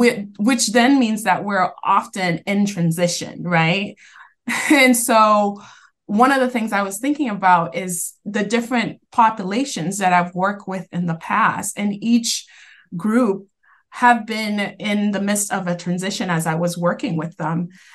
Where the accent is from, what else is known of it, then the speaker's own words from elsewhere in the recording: Boston, Massachusetts, United States; also born or lived in Haiti; I grew up here in Boston, originally from Haiti, but I grew up in East Boston and made my way to Cambridge. And now I reside in Somerville with my family.